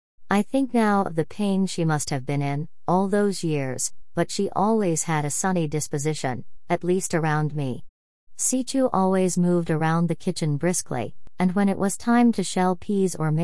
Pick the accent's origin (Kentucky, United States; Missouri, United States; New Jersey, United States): New Jersey, United States; also born or lived in Brooklyn, United States; I was born in Brooklyn and raised in New Jersey until I was 6 years old.